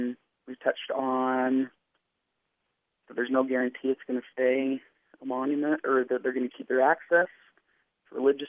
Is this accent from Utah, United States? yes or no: yes; Bountiful, Utah, United States; I'm from Bountiful, Utah.